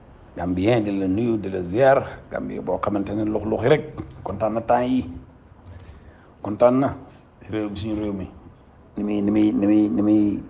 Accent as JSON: {"language": "French", "country": "Senegal", "said": "moi, en tant que Sénégalais"}